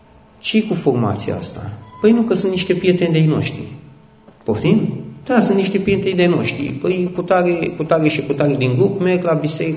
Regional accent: Bucharest, Romania; eu am fost băiat de cartier, am crescut în Sălăjan

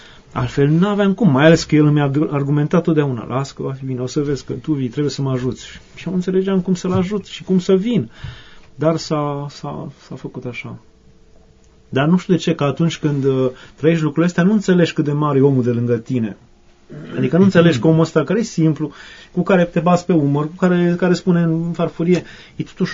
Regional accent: Hunedoara County, Romania; Mai ales eu veneam din Valea Jiului, țin minte cum au râs de mine profesorul la filozofie și zice, de unde ești? Din Valea Jiului, de la mineri.

